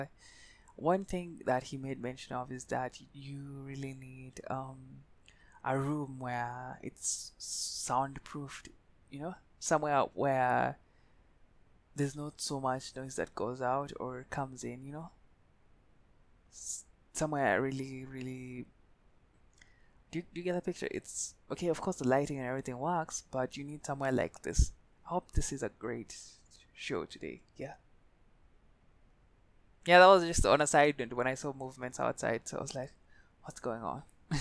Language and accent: English; Kericho, Kericho County, Kenya; I'm from Kericho. It's a beautiful county. It's a beautiful place. You need to come visit over here.